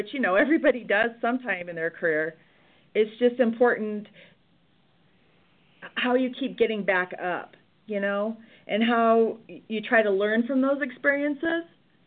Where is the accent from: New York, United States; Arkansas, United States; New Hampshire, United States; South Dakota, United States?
South Dakota, United States; Rapid City; born or raised there